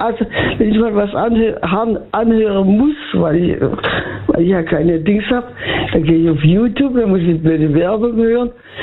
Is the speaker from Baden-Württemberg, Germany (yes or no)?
yes; Baden-Württemberg, Germany; born there; now in Freiburg, Germany; Inzwischen wohne ich in Freiburg, aber geboren bin ich in Hohenlohe.